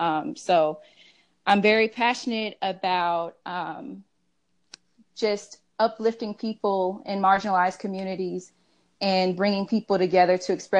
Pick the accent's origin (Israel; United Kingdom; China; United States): United States; Atlanta, Georgia; So I'm from Atlanta, Georgia. Go Dogs. Go Falcons.